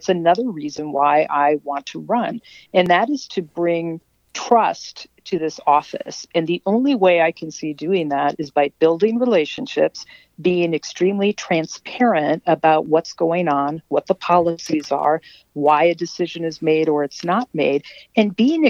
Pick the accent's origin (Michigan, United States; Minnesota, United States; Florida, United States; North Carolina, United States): Minnesota, United States; New Ulm; I grew up in New Ulm, which is in southern Minnesota.